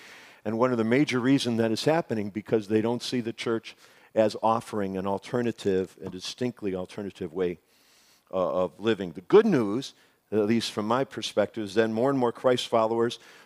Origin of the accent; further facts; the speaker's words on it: Chicago, Illinois, United States; We heard about this big church out in Chicago, my hometown, that was doing an amazing job of it.